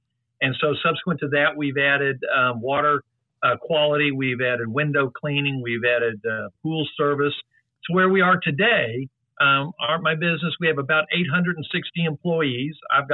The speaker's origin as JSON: {"language": "English", "town": "San Antonio", "region": "Texas", "country": "United States", "tie": "born or raised there", "lives_now": "Austin, United States", "said": "I'm originally from San Antonio. I'm second generation in that. I moved to Austin in 1983 after graduating from A&M"}